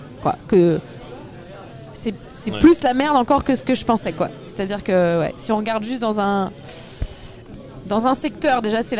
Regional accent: Brittany, France; Je suis une Bretonne, je suis très attachée à la Bretagne.

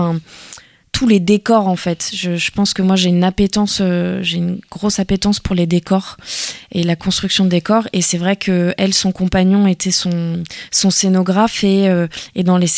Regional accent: Île-de-France, France; parce que j'ai grandi en région parisienne, mais je suis originaire de la région de Saint-Malo.

